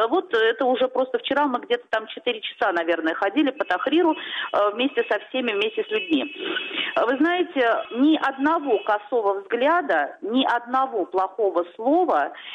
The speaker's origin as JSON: {"language": "Russian", "town": "Cairo", "region": "Cairo Governorate", "country": "Egypt", "said": "Меня вчера очень многие спрашивали: вы откуда? Я говорила, что я каирчанка."}